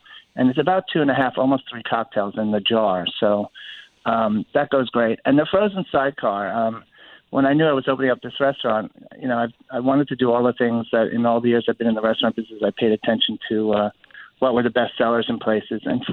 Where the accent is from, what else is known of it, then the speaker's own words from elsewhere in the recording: New York, United States; being a New Yorker for 48 years, it has such a New York feel to me